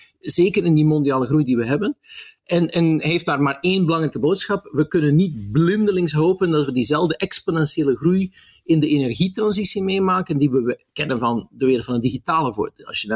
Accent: Belgium; ja, dan mogen wij als Belgen toch wel heel trots op zijn.

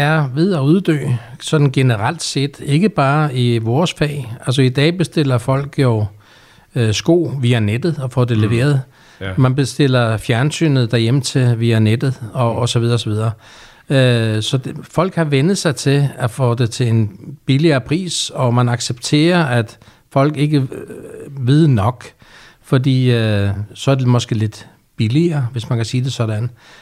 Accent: Faroe Islands; now in Denmark; Og så kom den lille tykke bamse her afsted i 86. Og meningen var, at jeg skulle tilbage til Færøerne

